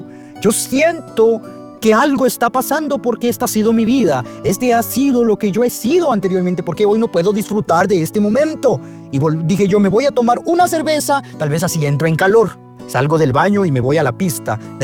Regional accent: Honduras; soy de Honduras y tengo 26 años. En esta ocasión yo quiero compartir algo de mi vida, que yo me crié con mis abuelos. Ellos son grandes servidores de la iglesia, 100% católicos.

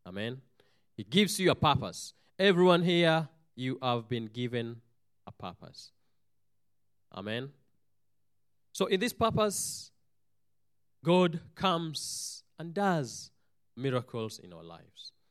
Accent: Kenya; I'm from Kenya.

